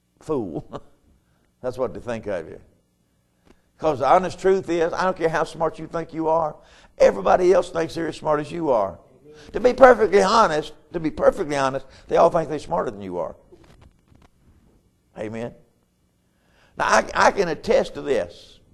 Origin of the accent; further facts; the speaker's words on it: Marion, North Carolina, United States; Now, you can talk about where you're from if you want to. I'm from Marion, North Carolina.